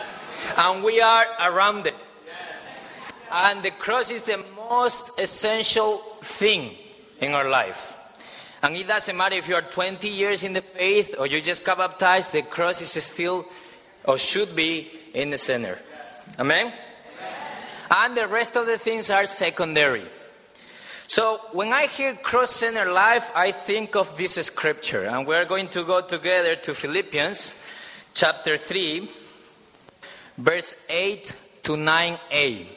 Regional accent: Madrid, Community of Madrid, Spain; from Madrid, Spain, and I'm not sorry.

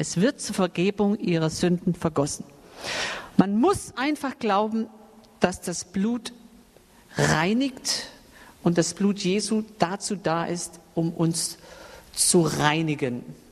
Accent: Baden-Württemberg, Germany; Ich habe mich ja an meine Heimat erinnert. Ich bin ja Schwabe, da sagt man einfach nur Guts Neues.

